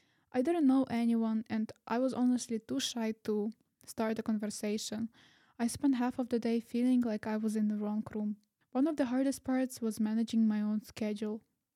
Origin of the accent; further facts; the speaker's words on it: Ukraine; Since I'm also from Ukraine and I graduated high school the year the war started